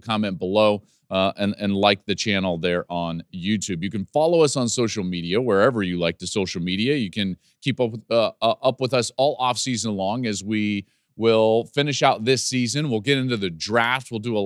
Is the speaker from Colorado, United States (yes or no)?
yes; Arvada, Colorado, United States; I grew up in Arvada, Colorado, and my dad was a high school football coach.